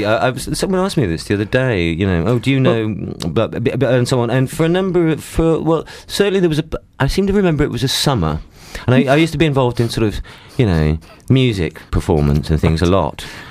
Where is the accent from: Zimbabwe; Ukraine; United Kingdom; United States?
United Kingdom; Wales; I'm from South Wales, yes.